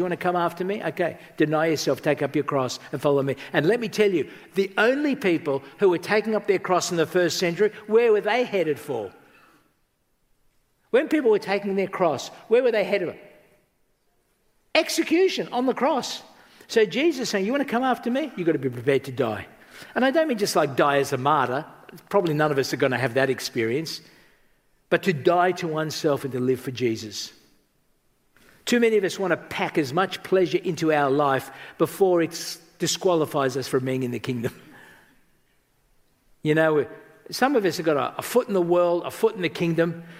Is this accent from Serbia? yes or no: no; Australia; I grew up on a farm, many of you know this, and there was around 1980-81, I was coming back from Perth, that's the other side of Australia, like it's like three-day bus trip.